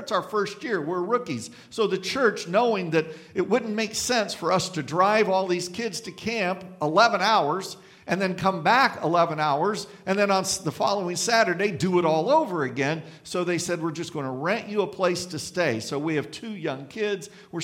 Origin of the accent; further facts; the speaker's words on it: Kansas, United States; While I grew up in Kansas, and that's been no secret